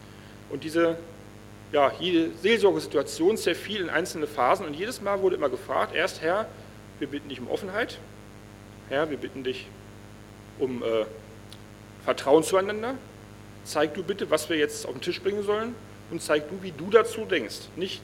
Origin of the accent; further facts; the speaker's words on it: Northern Germany, Germany; Ich als typischer Deutscher bin natürlich sehr vorsichtig an die Sache rangegangen, dann auch Norddeutscher auch noch.